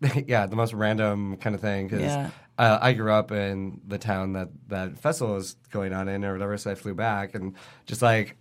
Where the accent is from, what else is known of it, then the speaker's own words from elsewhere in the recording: Midwest, United States; I grew up in the Midwest, and I mean, it gets cold, like -40 style